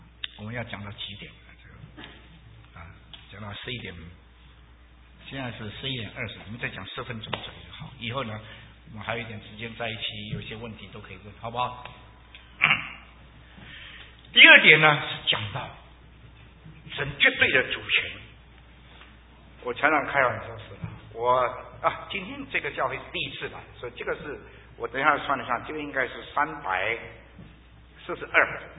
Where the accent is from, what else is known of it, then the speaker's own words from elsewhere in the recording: Fujian, China; 我们福建人说老人家长牙齿